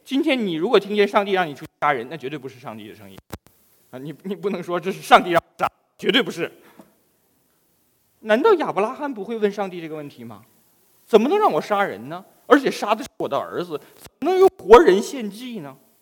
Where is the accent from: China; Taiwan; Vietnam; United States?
China; 我们中国人真是有智慧的民族哈。